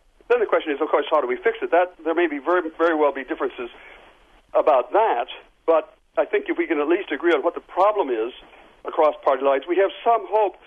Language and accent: English; Port Clinton, Ohio, United States; like as when I was growing up in Port Clinton, when my parents used the term our kids, they didn't mean just my sister and me. They meant all the kids in town.